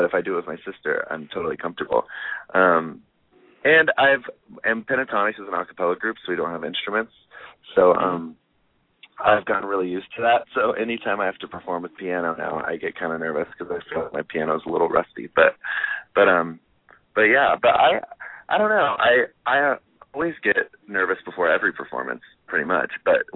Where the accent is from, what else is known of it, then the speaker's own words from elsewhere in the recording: Arlington, Texas, United States; I'm from Arlington, Texas, and I got started in music.